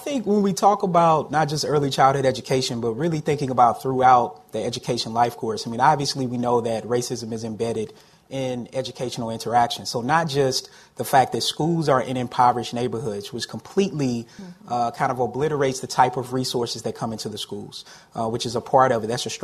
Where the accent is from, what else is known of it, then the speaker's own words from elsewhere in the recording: Atlanta, Georgia, United States; Like I grew up in Atlanta, I was bused.